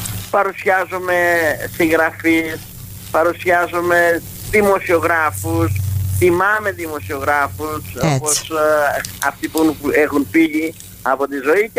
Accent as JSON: {"language": "Greek", "town": "Corfu", "region": "Ionian Islands", "country": "Greece", "said": "εγώ κατάγομαι από τα Εφτάνησα, είναι από την Κέρκυρα."}